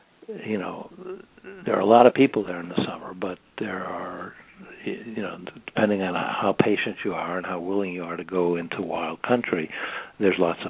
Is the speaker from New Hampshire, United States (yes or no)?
no; Chicago, Illinois, United States; a Jewish intellectual from an intellectual family growing up in Chicago, it's the wilderness and the idea of understanding it and being able to be comfortable in that world.